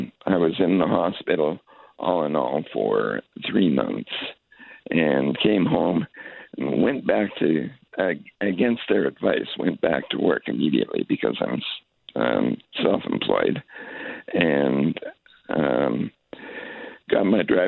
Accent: Canada; now in United States; I'm Canadian. I'm down here in Redwood Shores visiting my daughter who works in San Francisco.

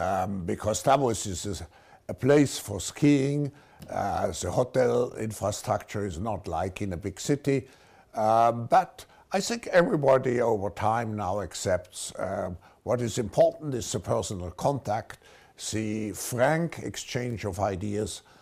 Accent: Germany; I grew up in a middle-sized town just north of Switzerland, in Germany, and I actually experience still the horrors of World War II.

